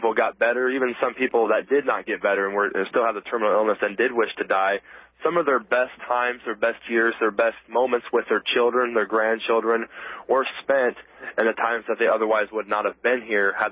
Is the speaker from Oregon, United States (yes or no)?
yes; Oregon, United States; I grew up and was born and raised in Oregon